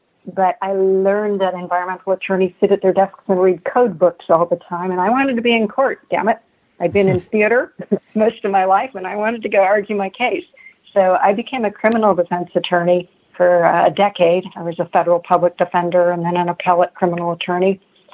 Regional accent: Iowa, United States; Well, as I mentioned before, I grew up in Iowa. So I grew up in a state that I learned every year in school once had vast prairies and once had bison and grizzly bears and wolves.

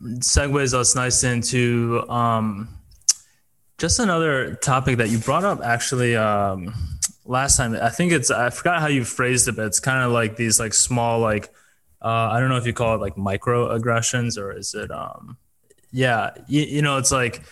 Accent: Wisconsin, United States; because I grew up in Wisconsin.

